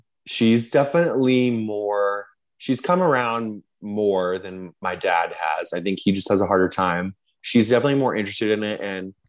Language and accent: English; Arkansas, United States; I'm from Arkansas and they're from Alabama. So your typical Southern family